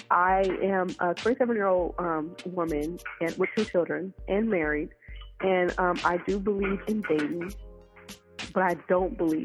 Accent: Seattle, Washington, United States; I'm from Seattle area. I'm 27 years old

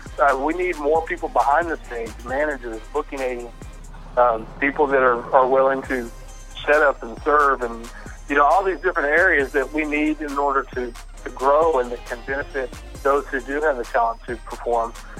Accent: Houston, Texas, United States; somehow found out I was from Houston

